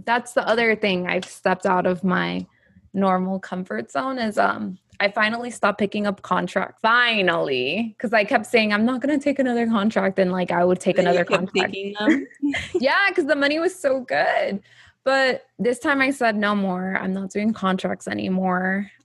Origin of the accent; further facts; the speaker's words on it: Fort Lauderdale, Florida, United States; born there; But I was born in Fort Lauderdale.